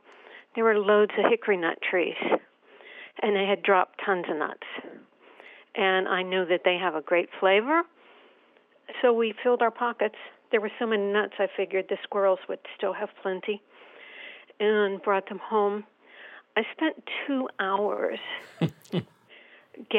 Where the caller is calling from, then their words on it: Havertown, Pennsylvania, United States; Havertown, Pennsylvania.